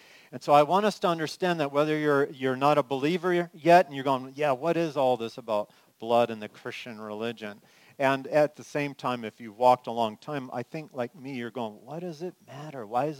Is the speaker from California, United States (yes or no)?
yes; California, United States; moved away as an adult; also born or lived in Illinois; I grew up in California, awesome church, and love it. But here I am going off to be a pastor. I moved from there to Illinois to go to seminary.